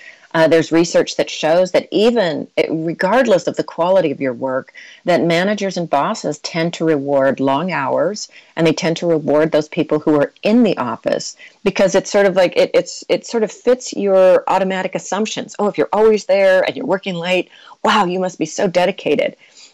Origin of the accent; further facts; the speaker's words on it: United States; as somebody who, I am American and I have worked really hard over the years